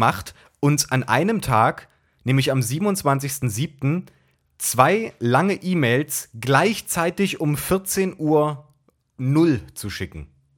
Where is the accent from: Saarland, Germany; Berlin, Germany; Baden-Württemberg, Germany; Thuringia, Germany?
Saarland, Germany; moved away as an adult; Ich komme gebürtig auch aus dem Saarland und habe dort gelebt, bis ich 21 war.